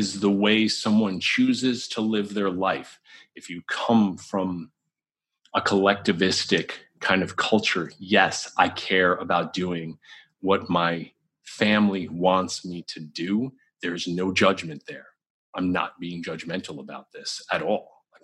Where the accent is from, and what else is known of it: New York, United States